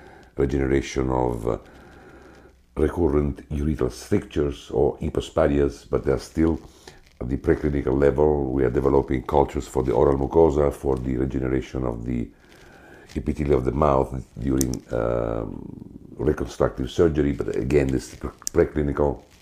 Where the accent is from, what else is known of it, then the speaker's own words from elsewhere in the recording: Italy; English is a second language; Of course, I grew up in Italy. I am an MD.